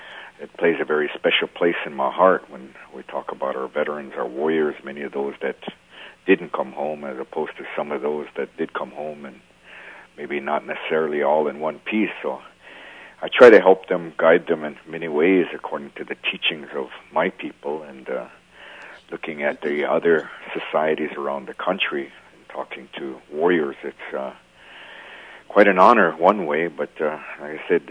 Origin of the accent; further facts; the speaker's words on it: Wisconsin, United States; originally from Wisconsin, and I've traveled quite a bit throughout the world as a professional dancer.